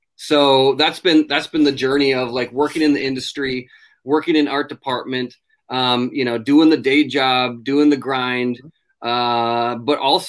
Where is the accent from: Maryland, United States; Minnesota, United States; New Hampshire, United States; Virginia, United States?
Minnesota, United States; also born or lived in Arizona; Well, I'm originally from Minnesota. Yeah, land of a thousand lakes. I grew up cane pole fishing in Canada with my Nordic family, I suppose.